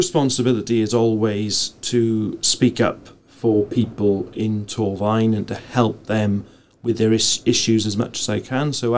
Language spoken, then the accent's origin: English; Blaenavon, Wales, United Kingdom; So I grew up here in Blenavon. I grew up on High Street in Blenavon, where my dad still lives.